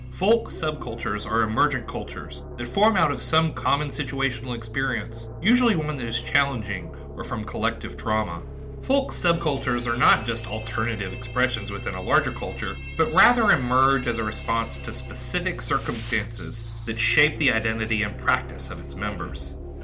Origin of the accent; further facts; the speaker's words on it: Nashville, Tennessee, United States; I'm from Tennessee and I know some of these people, is, you know, hillbillies. And you look at hillbillies and, you know, growing up in Nashville